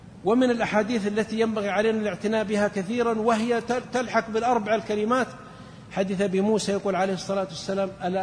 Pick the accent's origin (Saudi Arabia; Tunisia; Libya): Saudi Arabia; في رجل عندنا في السعودية كان هو عامي